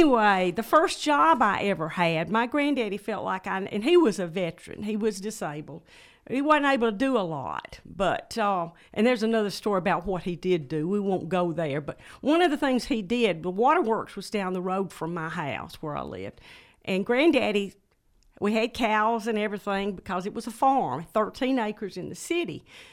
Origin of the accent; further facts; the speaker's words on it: Bremen, United States; Well, I grew up in Bremen, in the city limits of Bremen.